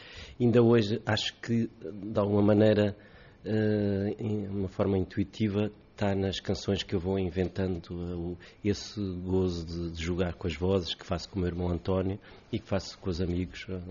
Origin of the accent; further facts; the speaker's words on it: Maputo, Mozambique; as cores únicas que eu vi quando nasci em Moçambique, marcaram-me para sempre como pessoa também